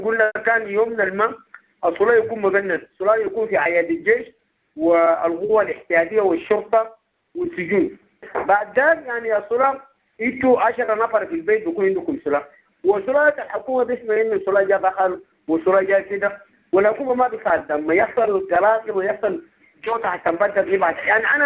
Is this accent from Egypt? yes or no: no; Sudan; لانه نحن كسودانيين بيان بالامل ده بخوفه